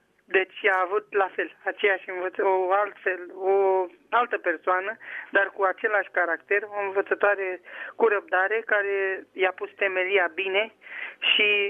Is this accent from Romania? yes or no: yes; Murgaș, Dolj, Romania; Sunt din Comuna Murgaș, județul Dol.